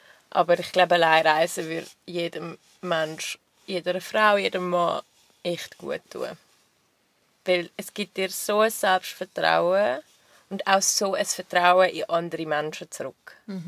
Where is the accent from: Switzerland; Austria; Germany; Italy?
Switzerland; Zurich; Ich bin Zürcher.